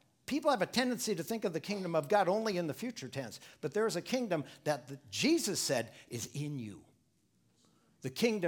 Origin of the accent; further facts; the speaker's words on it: Milwaukee, Wisconsin, United States; I mean, I grew up in Milwaukee, so don't talk to me about going out and drinking, okay?